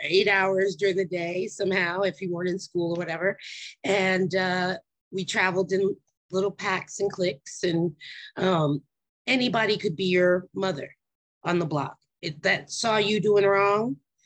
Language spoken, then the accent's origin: English; New York City, New York, United States; So I'm a born and bred New Yorker. I was born in the Bronx, up by 163rd Street. And it was a very, very multi-culti area.